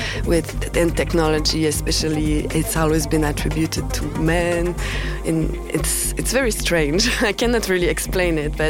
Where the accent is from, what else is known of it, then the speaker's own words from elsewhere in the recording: Montreal, Quebec, Canada; now in Paris, France; I'm from Montreal, but I live now in Paris since a few years, and I'm a video artist.